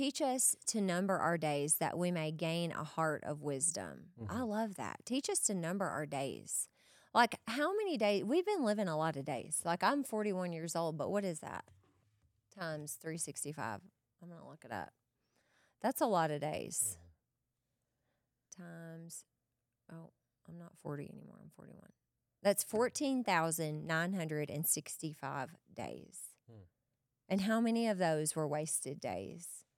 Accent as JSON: {"language": "English", "region": "the South", "country": "United States", "tie": "born or raised there", "said": "so I grew up in the South. We all know this. I grew up eating mashed potatoes, fried chicken, collard greens."}